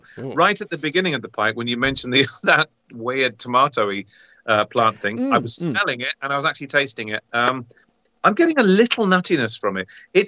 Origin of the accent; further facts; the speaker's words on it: East of England, United Kingdom; I'm from, I'm actually from Hertfordshire originally. That's where I grew up. And that's only about sort of half an hour north of London. So I'm a northerner